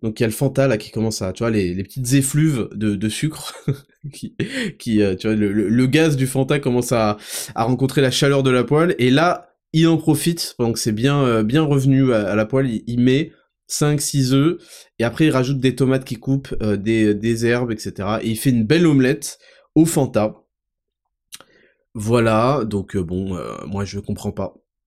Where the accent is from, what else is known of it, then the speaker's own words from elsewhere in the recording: Paris, Île-de-France, France; je vous donne mon point de vue en tant que Parisien.